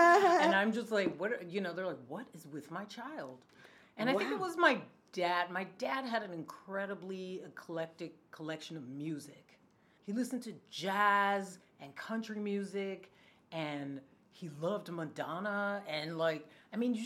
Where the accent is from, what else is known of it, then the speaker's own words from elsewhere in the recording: Queens, New York, United States; born there; I was born in Queens. Yeah, and then I guess my parents didn't like all this cold weather all the time.